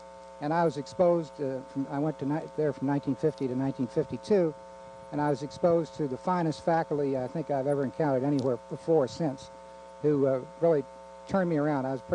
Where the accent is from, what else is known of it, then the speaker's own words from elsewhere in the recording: Whitehall, Virginia, United States; I grew up in near Whitehall. I now live within just 3 miles of where I grew up. Went to Albemarle High School among the early classes